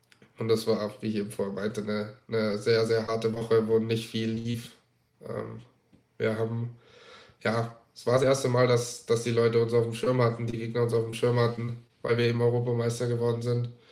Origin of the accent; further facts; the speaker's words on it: Southern Germany, Germany; Wir kommen alle aus dem Süden von Deutschland.